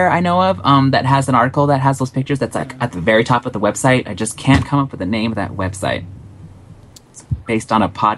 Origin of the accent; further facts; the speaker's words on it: South Africa; I remember it as a kid. I grew up with it in South Africa.